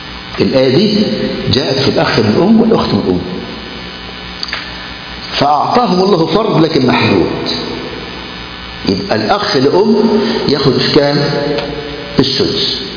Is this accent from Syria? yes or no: no; Egypt; احنا مصريين